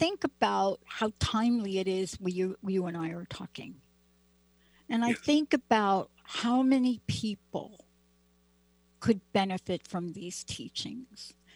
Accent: Bronx, New York, United States; I wish I had more ways to talk about things, but you know, I'm a kid from the Bronx, so there you go.

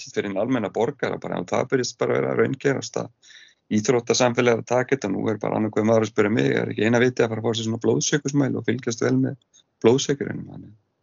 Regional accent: Hafnarfjörður, Capital Region, Iceland; Ég er Hafnfirðingur

